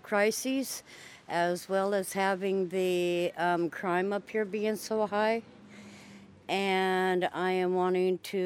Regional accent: Dillingham, Alaska, United States; I'm from Dillingham, Alaska. I'm out here to vote for the new governor.

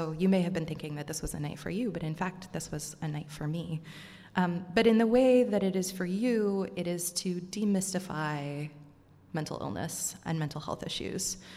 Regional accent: Vermont, United States; I'm from Vermont, so that's someone who knew me.

